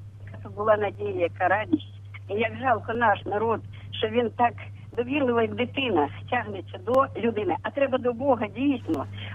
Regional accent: Kyiv, Ukraine; now in Vinnytsia Oblast, Ukraine; я з Києва і живу на Вінниччині.

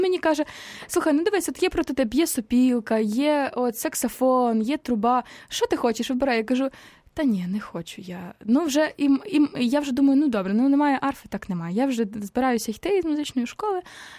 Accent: Khmelnytskyi, Khmelnytskyi Oblast, Ukraine; Так, я з Хмельницького, так, але завжди там зимові канікули, літні канікули я проводила в бабусі.

